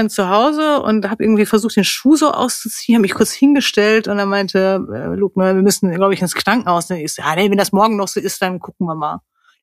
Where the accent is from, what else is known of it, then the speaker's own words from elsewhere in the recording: Lüdenscheid, North Rhine-Westphalia, Germany; born there; Ja, ich komme aus der Ecke. Gebürtig komme ich aus der Ecke, Neolüdenscheid.